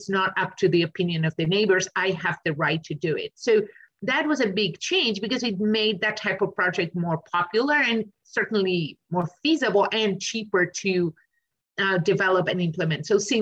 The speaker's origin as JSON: {"language": "English", "country": "Argentina", "second_language": "English", "said": "Fortunately, in Argentina, I am from Argentina. I went to college there."}